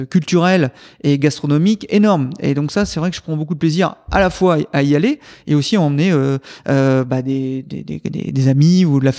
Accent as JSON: {"language": "French", "region": "Hauts-de-France", "country": "France", "said": "Moi, je suis issu des Hauts-de-France."}